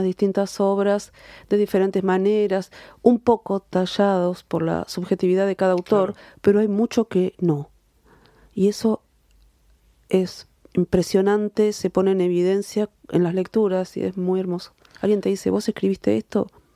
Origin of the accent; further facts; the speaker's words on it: Argentina; unos incendios horribles, gigantescos, en el delta del Paraná, en mi país.